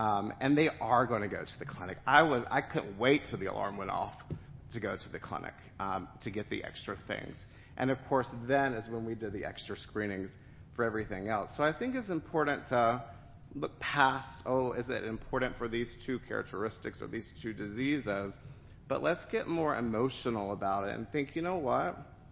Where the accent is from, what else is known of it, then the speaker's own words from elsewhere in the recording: Mississippi, United States; also born or lived in New York / Seattle; But I grew up in Mississippi. I moved to New York to go to NYU. I lived in Seattle as I was doing a consulting assignment, and then I moved back to Mississippi.